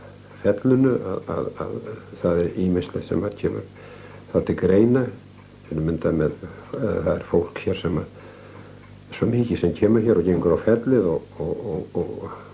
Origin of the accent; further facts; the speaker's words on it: Drápuhlíð, Western Region, Iceland; born there; Ég er hér á Helgafell sveit, fættur í Drápulíð.